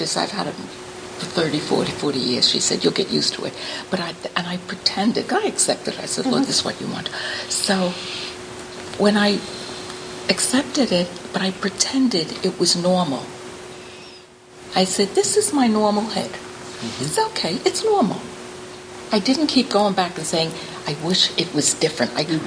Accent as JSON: {"language": "English", "town": "New York City", "region": "New York", "country": "United States", "tie": "born there", "said": "Yeah, I was born in New York City."}